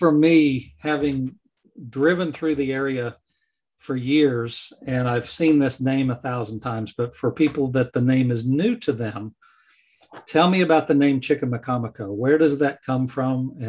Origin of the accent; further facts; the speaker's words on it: North Carolina, United States; this season we will be traveling around my home state.